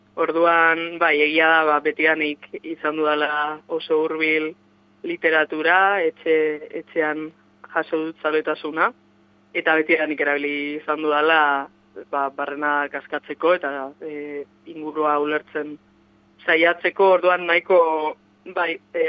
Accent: Durango, Basque Country, Spain; uste dut ez dudala inoiz liburua etxetik hain urrun aurkeztu ni Durangokoa naiz.

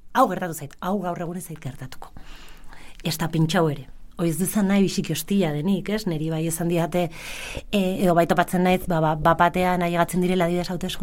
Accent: Vitoria-Gasteiz, Basque Country, Spain; born there; Bai, jaiotzez gasteiztarra, urteak eman ditut kanpoan, baina hemen nabil gain.

